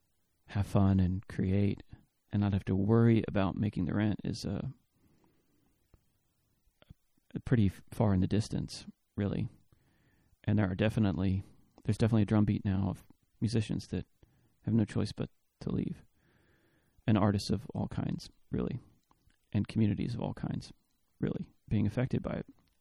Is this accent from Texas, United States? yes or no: yes; Dallas-Fort Worth, Texas, United States; now in Austin, United States; I didn't grow up here myself. I grew up in Dallas-Fort Worth. My mom grew up here. My mom's from here. I would come down here quite a bit as a kiddo, but I didn't live here.